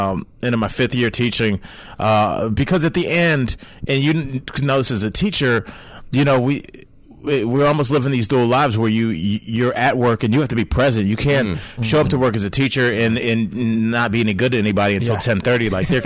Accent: Cleveland, Ohio, United States; I grew up in Cleveland, Ohio.

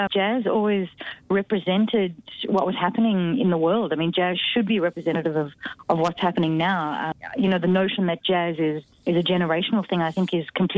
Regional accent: South Africa; You know, I'm from South Africa, and the South African influence really informs my music and my musical choices.

